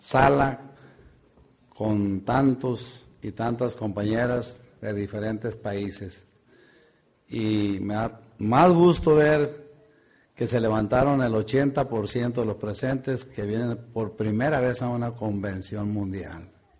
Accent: Culiacán, Sinaloa, Mexico; Vengo de Culiacán, Sinaloa, la capital del mundo.

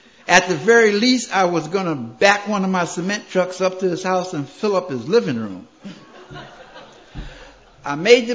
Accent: Bronx, New York, United States; I come from the South Bronx. Before I came to Maryland, I was a general contractor.

